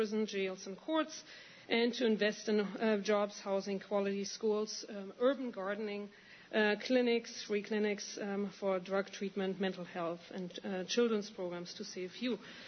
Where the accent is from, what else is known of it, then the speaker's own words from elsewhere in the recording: Cortland, New York, United States; I'm from Cortland